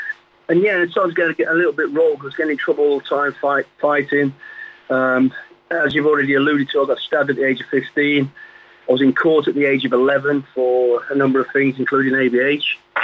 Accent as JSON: {"language": "English", "town": "Walsall", "region": "West Midlands", "country": "United Kingdom", "said": "I'm actually from Walsall, just outside of Birmingham."}